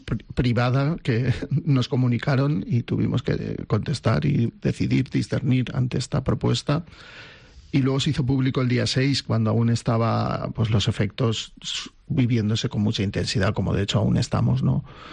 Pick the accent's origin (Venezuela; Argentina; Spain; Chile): Spain; Chirivella, Valencian Community; con jóvenes de mi pueblo, de Chirivella, porque soy de Valencia, pero he vivido siempre en Chirivella. Nací en Ruzafa y estoy bautizado en San Valero, pero he vivido siempre en Chirivella, porque mis padres, que son de Ruzafa, se fueron a vivir a Chirivella.